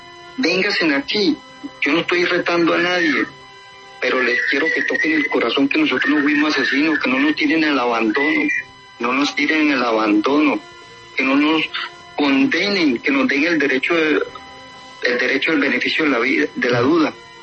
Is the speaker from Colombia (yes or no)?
yes; Colombia; mi pueblo colombiano.